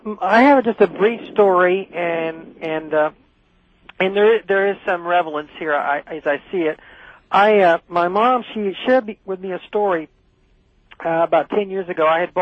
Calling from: San Diego, California, United States; I'm calling from San Diego.

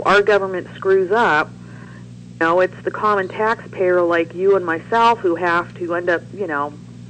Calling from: Columbus, Ohio, United States; Hi, Kevin. … from Columbus.

